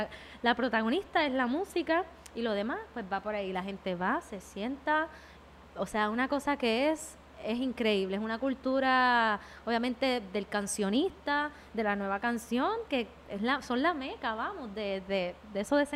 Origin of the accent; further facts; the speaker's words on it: Puerto Rico; como puertorriqueña no podía aplicar y no podía decir que vengo de otro lado porque es que es mentira